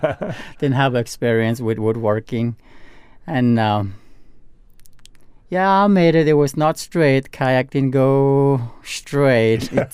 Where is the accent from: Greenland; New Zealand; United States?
Greenland; English is a second language; moved away; When I moved from Greenland, you know, I was kind of wondering, what am I going to do here? English is my third language